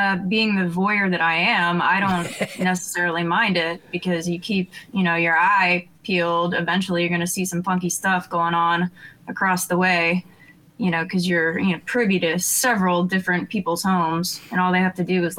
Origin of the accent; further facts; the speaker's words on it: New York, United States; if you're born and raised in New York, then Miami is, you know, the spot to be